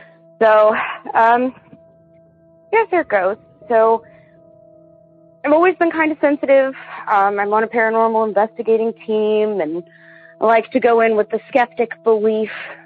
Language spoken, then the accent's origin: English; Ohio, United States; I'm from Ohio